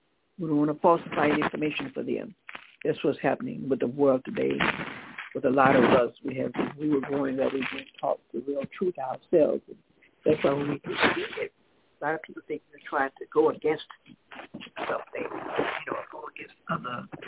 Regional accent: Decatur, Georgia, United States; you'll have … we're from Decatur, Georgia.

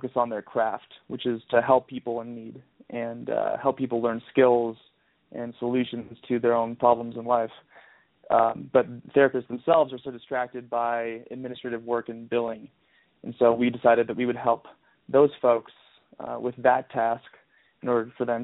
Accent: Seattle, Washington, United States; Well, you know, for me, I grew up in Seattle and grew up around a lot of folks who as a result of the weather of Seattle and the culture of Seattle

